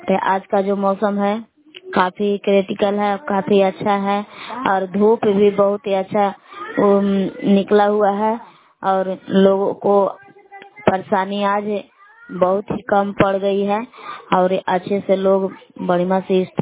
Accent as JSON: {"language": "Hindi", "town": "Belav", "region": "Bihar", "country": "India", "said": "मैं ग्राम बेलाव जिला कैमूर बबुआ के निवासी हूँ।"}